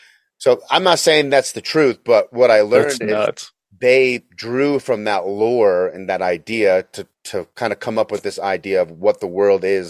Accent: Utah, United States; speaking of growing up in Utah

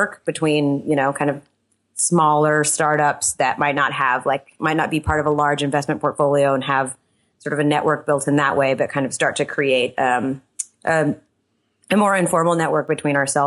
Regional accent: United States; I am an American. Yes.

